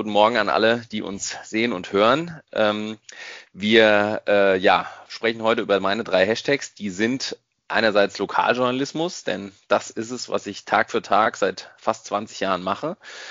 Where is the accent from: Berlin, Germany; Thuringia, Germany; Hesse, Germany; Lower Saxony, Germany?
Hesse, Germany; Giessen; Also ich komme gebürtig aus Gießen, bin im Gießener Umland zwischen Gießen und Marburg in einem kleinen Dorf aufgewachsen.